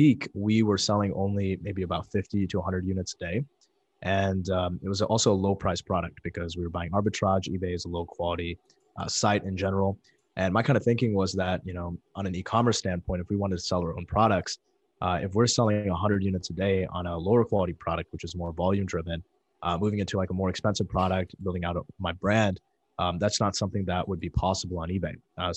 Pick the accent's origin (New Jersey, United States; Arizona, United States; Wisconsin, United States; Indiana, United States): Indiana, United States; Chesterton; so I grew up in Chesterton, Indiana. It's actually home of the Dunes.